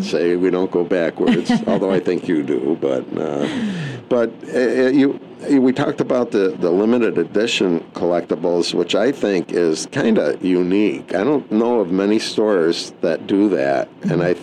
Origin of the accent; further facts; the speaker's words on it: Gloversville, New York, United States; I grew up in Gloversville.